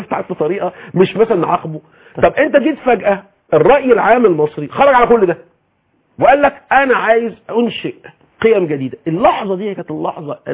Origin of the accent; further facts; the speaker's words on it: Egypt; احنا كمصريين